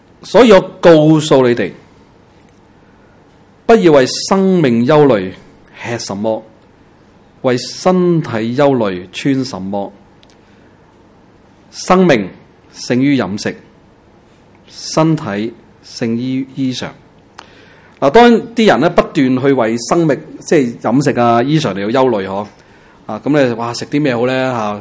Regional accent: Hong Kong; 如果你話咧，即係我哋香港人嘅收入嚇

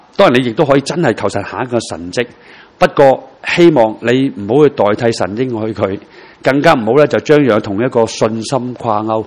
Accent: China; 所以我中国人有一句话几得意，

